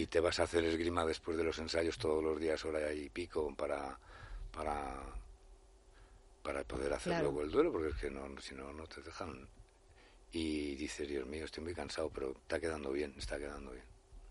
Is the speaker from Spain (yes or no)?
yes; Zaragoza, Aragon, Spain; Vamos, iremos en su momento a Zaragoza, a mi tierra